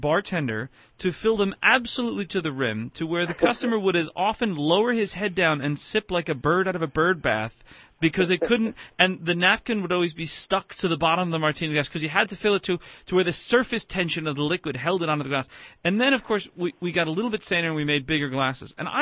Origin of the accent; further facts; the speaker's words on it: Ireland; And I'm Irish, so I have a hollow leg.